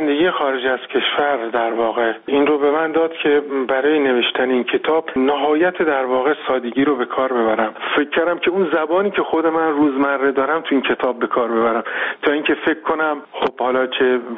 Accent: Iran

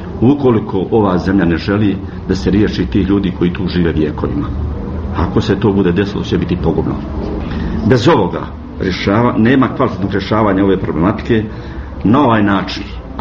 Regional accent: Mostar, Federation of Bosnia and Herzegovina, Bosnia & Herzegovina; dolazim iz Mostara.

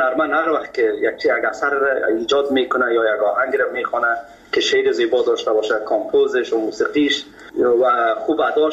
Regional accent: Kabul, Afghanistan; born or raised there

